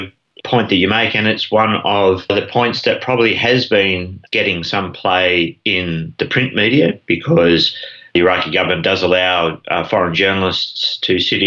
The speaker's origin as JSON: {"language": "English", "country": "Australia", "said": "So as an Australian or the Australian government or Australian advocates, this is about as hard an ethical issue as you can get."}